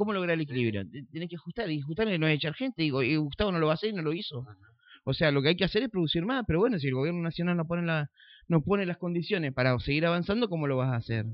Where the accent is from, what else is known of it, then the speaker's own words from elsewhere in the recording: Entre Ríos, Argentina; Y si queremos crecer como entrerriano, tenemos que ponernos los pantalones.